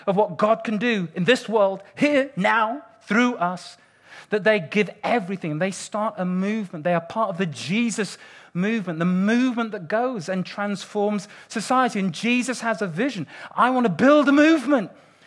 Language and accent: English; Nigeria; born there; I can say this because I'm from Africa. I was born in Nigeria, man.